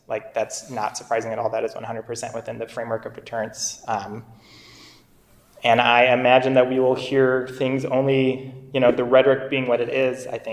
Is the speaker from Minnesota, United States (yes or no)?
yes; Worthington, Minnesota, United States; I grew up in Worthington, Minnesota. A lot of first-time immigrants living there.